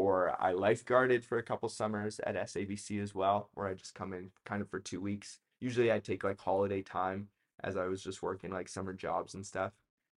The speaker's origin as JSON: {"language": "English", "town": "Strathmore", "region": "Alberta", "country": "Canada", "tie": "born or raised there", "said": "Growing up in Strathmore, we had Southern Alberta Bible Camp that was really close"}